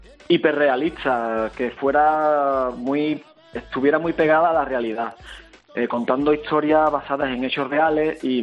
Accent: Andalusia, Spain; yo creí que también como andaluz, ¿no?, en comparación con otras comunidades autónomas de España, también como

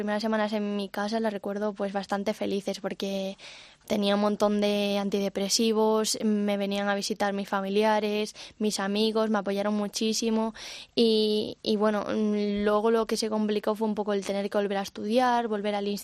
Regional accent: Vigo, Galicia, Spain; now in Madrid, Spain; Me vuelvo a mi país, ¿no? No a mi ciudad, que yo soy de Vigo, pero sí que me vengo a Madrid

